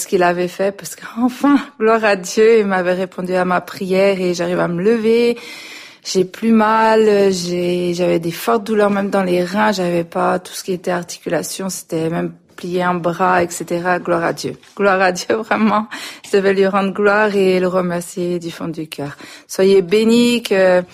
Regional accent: Lyon, Auvergne-Rhône-Alpes, France; now in Parma, Italy; moi j'habite à Parme en fait, et là avec tout le brouillard qu'il y a en ce moment, j'habite en Italie, mais je suis de Lyon à la base

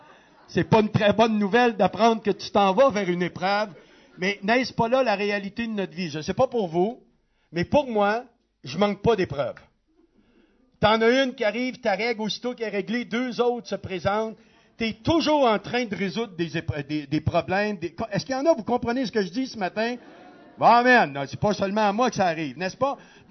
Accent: Quebec, Canada; Mon épouse et moi, nous venons du Québec, qui est situé au Canada.

